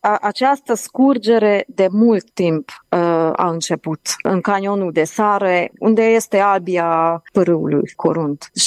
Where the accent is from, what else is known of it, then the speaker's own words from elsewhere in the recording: Praid, Harghita County, Romania; Eu am copilărit la Pride, deci știu toată povestea.